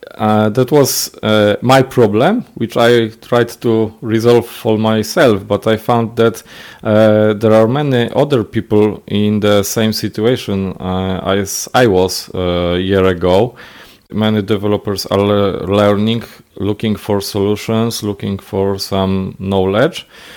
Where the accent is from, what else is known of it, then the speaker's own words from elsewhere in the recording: Kielce, Świętokrzyskie Voivodeship, Poland; English is a second language; I live in Kielce, in Poland, as you said, and this is my hometown from birth.